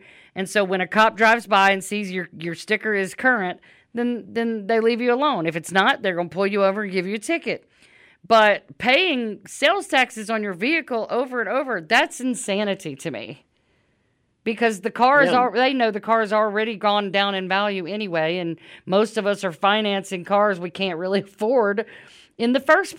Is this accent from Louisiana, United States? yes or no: yes; Louisiana, United States; moved away as an adult; I'm from Louisiana and moved here as an adult.